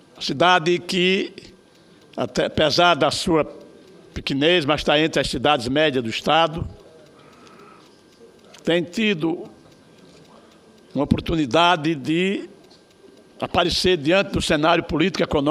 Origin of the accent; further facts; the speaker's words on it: Junqueiro, Alagoas, Brazil; a minha cidade natal, município de Junqueiro, distante da capital do meu estado, Maceió, 125 quilômetros, uma cidade que fica encravada na região Mata Agreste